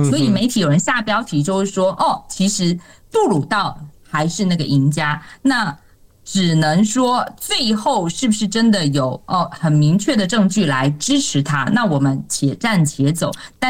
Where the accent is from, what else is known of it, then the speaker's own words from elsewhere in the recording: Taiwan; now in Canada; 加拿大人恐怕普遍来说没有像我们台湾人民这么样就热衷于这个国政治这一块